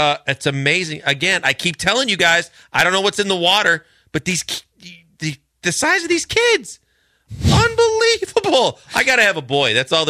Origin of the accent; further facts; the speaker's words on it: Midwest, United States; the one thing that I know growing up in the Midwest and coming down here